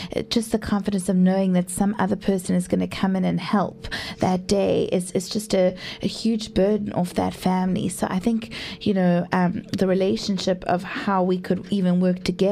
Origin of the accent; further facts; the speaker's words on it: South Africa; now in United States; I'm South African originally. I'm an American citizen now, but originally from South Africa.